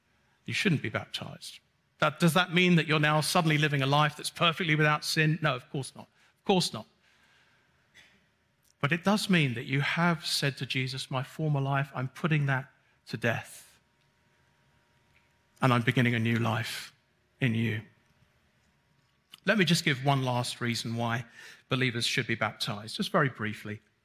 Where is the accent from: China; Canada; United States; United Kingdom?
United Kingdom; I'm not only am I an introvert, I'm British.